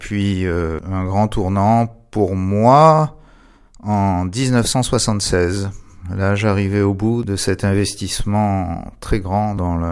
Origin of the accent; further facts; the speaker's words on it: Algeria; born there; Je suis né en 1953 en Algérie, dans une famille juive.